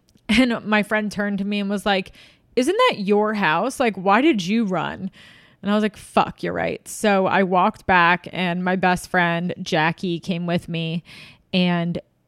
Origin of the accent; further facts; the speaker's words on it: Irvington, New York, United States; I grew up in Westchester in Irvington, but my house was in Tarrytown.